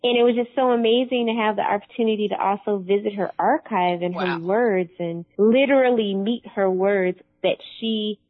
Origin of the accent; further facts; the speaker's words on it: Syracuse, New York, United States; And so I actually spent a lot of time in Chicago growing up. Even if I lived in Syracuse, I would go to Chicago in the summer.